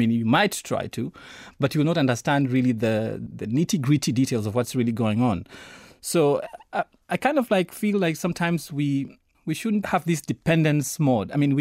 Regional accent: Kenya; I once went back home. I'm from Kenya, and I went to Kenya, I don't know, 3 or 4 years ago.

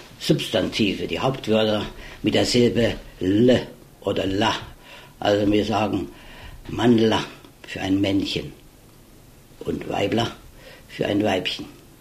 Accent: Thuringia, Germany; accent: Itzgründisch; Also mein Dialekt ist itzgründisch. Das ist das Gebiet zwischen Eisfeld und Sonneberg.

